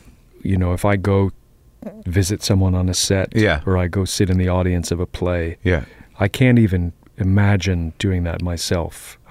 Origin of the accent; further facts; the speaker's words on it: Jamaica Plain, Massachusetts, United States; I grew up in Jamaica Plain.